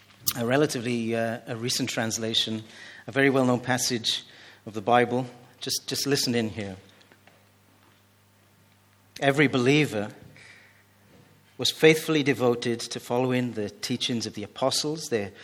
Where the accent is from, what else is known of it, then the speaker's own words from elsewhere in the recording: Wales, United Kingdom; Where are you all from? And so we'd say, Wales.